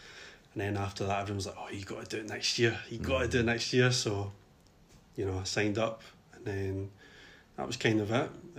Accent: Glasgow, Scotland, United Kingdom; I'm from Glasgow, born and raised.

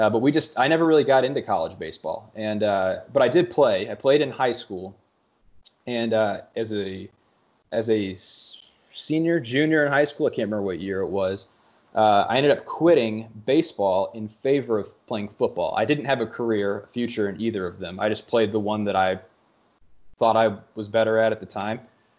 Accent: Texas, United States; We were growing up in Texas, we were big Texas Rangers fans.

